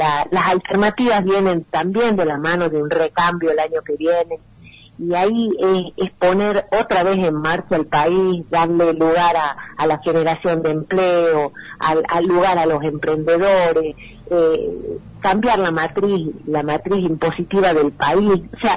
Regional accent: Argentina; como ciudadanos argentinos.

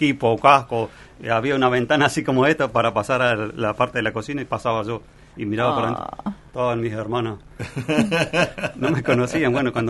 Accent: Río Grande, Tierra del Fuego, Argentina; born there; yo soy nacido acá en Río Grande, esa es mi casa, yo vivo ahí.

